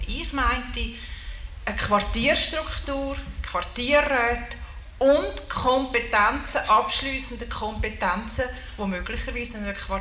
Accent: Zurich, Switzerland; weil einfach das Seefeld halt meine Heimat ist. Ihr wisst, ich musste ausziehen.

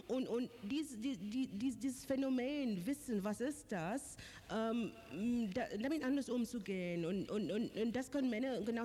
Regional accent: Mombasa, Mombasa County, Kenya; moved away as an adult; also born or lived in Mahé, Seychelles; now in Germany; ich komme aus Seychellen, aus Mahé. Ab meinem 7. Lebensjahr bin ich nach Mombasa gegangen und dort bin ich aufgewachsen. Mit 23 bin ich nach Deutschland gekommen, 1965. Und bis jetzt lebe ich überwiegend in Deutschland.

